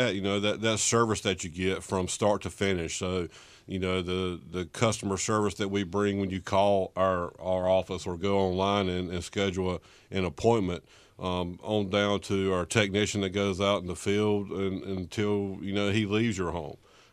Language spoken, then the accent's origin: English; North Carolina, United States; moved away as an adult; You know me, I'm originally from North Carolina, moved here about almost 10 years ago, a couple months from being 10 years anyway.